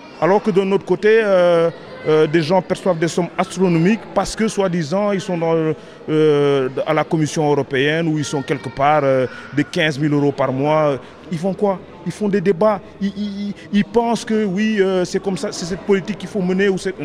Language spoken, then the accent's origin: French; Senegal; now in Belgium; parce que je ne me sens pas encore belge. J'ai marié une Belge, mais je suis sénégalais.